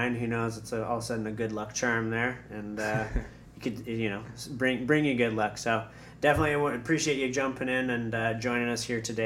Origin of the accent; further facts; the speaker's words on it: Canada; It's exciting being a Canadian myself to see